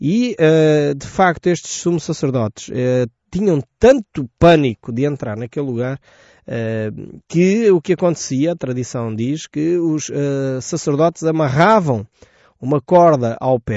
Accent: Portugal; nós, que somos portugueses, vivemos provavelmente durante muitos anos debaixo de uma cultura religiosa.

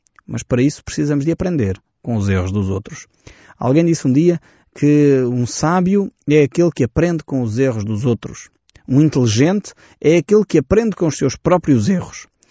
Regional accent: Portugal; Nós, como portugueses, temos algo em semelhante com este povo, com esta cidade.

